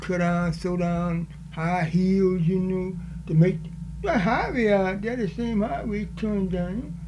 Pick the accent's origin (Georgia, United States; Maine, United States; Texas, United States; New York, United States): Georgia, United States; born there; I was born here in Georgia. I don't know the name of the place. But I was born here in Georgia, Donville district.